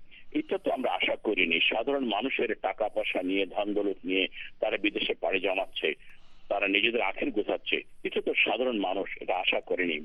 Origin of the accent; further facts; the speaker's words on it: Bangladesh; আমরা বাংলাদেশের লোক, সব একসঙ্গে বাস করব, আমরা সব বাংলাদেশি বাঙালি আমরা